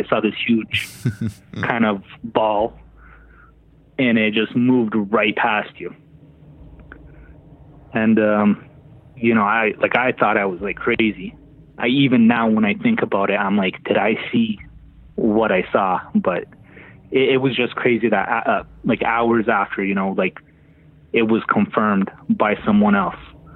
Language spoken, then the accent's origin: English; London, Ontario, Canada; I'm from London, Ontario.